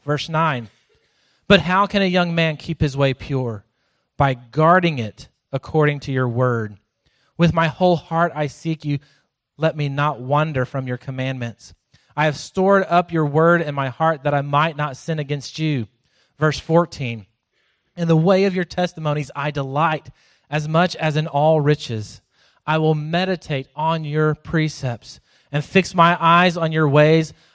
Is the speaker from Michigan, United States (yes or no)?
no; Florence, Texas, United States; I grew up in Florence. My parents had 30 acres on top of this plateau, and at nighttime, you could look north towards Killeen